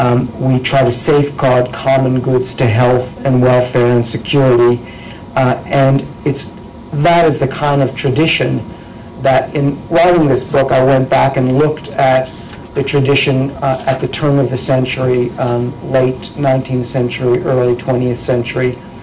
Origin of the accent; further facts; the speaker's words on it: Washington, United States; we're not in Washington, in my home state